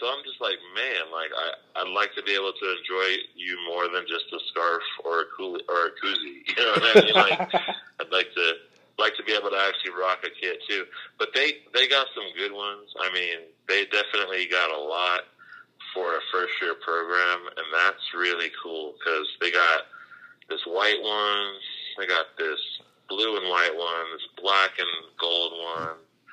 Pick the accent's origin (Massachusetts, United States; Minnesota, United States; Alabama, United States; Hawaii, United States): Alabama, United States; Tuscaloosa; I'm from Tuscaloosa, Alabama, so I get the South references all day long.